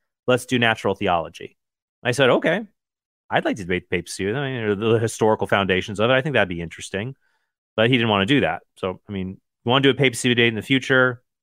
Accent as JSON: {"language": "English", "country": "United States", "tie": "born there", "said": "Because I was born in America."}